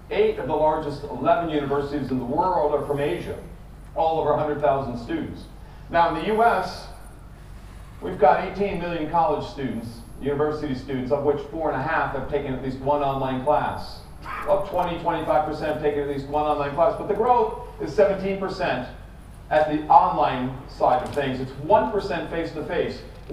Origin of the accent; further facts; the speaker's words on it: Wisconsin, United States; I'm from Wisconsin originally. I went this way a lot of times from Minneapolis.